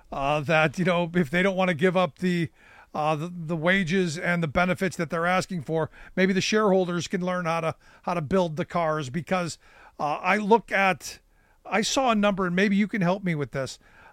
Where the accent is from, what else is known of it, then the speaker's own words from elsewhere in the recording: Cleveland, Ohio, United States; I grew up in Cleveland where you had a Ford and a Chevy plant, and I knew people who worked in those plants.